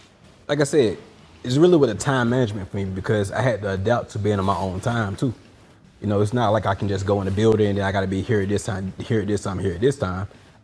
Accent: Griffin, Georgia, United States; and one down in Griffin, Georgia, my hometown.

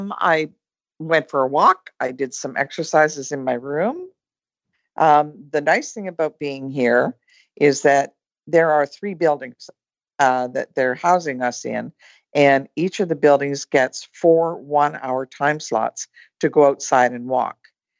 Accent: Canada; So I anticipated, being Canadian, that I would be one of the last people off the ship

